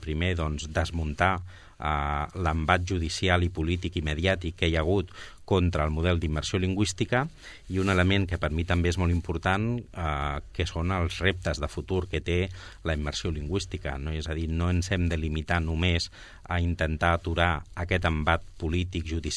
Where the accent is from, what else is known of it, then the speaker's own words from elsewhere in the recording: Torre Romeu, Catalonia, Spain; a parlar amb la gent que va implementar el model d'immersió lingüística al meu barri, al barri de Torre Romeu